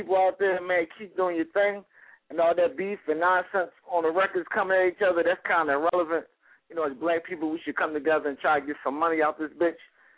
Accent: Philadelphia, Pennsylvania, United States; oh, man, I'm from Philadelphia, uptown, Somerville, 15th Street, you know. Shout out to the whole Philly.

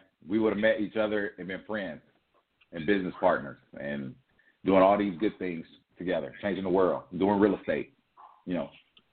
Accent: the South, United States; But one of the things about growing up in the South, man, you really, there's something different about the South.

